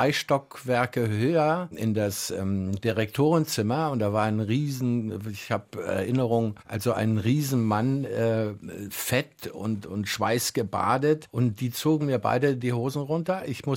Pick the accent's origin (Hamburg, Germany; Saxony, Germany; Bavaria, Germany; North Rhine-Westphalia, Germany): Saxony, Germany; moved away; man war als Sachse im Westen ein Neger, und ich habe vom ersten Tag an, als ich in Friedrichshafen ankam